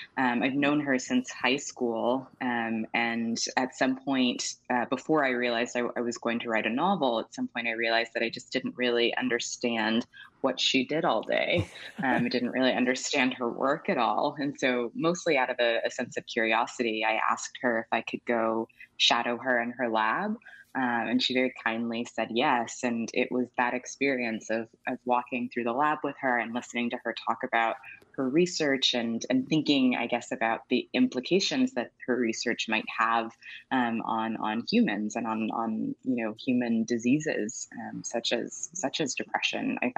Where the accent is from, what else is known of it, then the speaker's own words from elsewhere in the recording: Huntsville, Alabama, United States; moved away as an adult; also born or lived in Ghana; I was born in Ghana, but I grew up mostly in Huntsville, Alabama, where much of this novel is set.